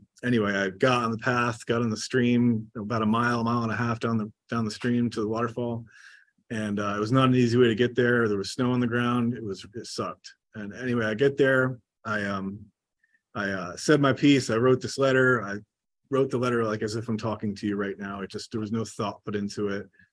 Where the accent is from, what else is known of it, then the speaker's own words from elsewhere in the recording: Pennsylvania, United States; now in Maryland, United States; I'm from Pennsylvania. I came here from Maryland.